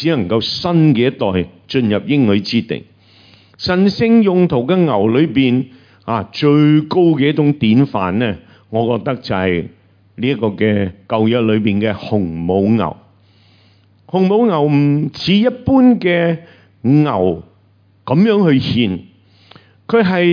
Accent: China; 如果我们中国人发明这些呢，就会说几多头牛力，

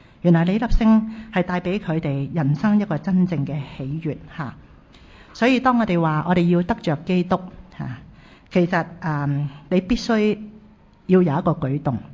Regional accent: Chai Wan, Hong Kong; 我自己其实是小时候在柴湾长大，很熟悉这个区

